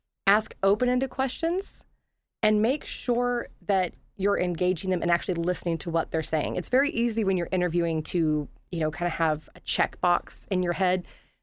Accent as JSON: {"language": "English", "region": "Texas", "country": "United States", "said": "So originally from Texas. And then I came from Fort Lauderdale up to here."}